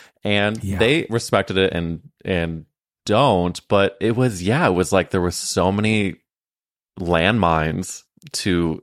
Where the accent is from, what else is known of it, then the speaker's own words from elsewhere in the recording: St. Louis, Missouri, United States; It's weird because we grew up in St. Louis at different times